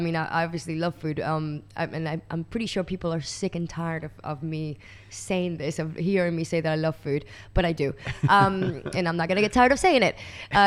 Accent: New York, United States; also born or lived in Valencia, Venezuela; Well, I was born in Valencia, Venezuela, and I was raised in New York since the age of 8.

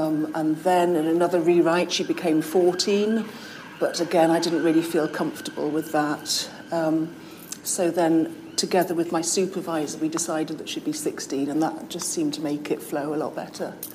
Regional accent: Wales, United Kingdom

